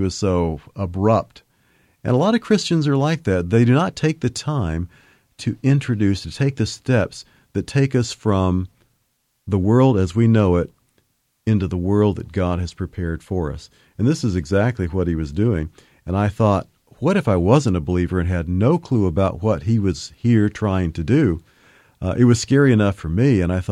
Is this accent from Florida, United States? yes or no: yes; Pensacola, Florida, United States; I was minding my own business in downtown Pensacola, which was my hometown. It's in northwest Florida.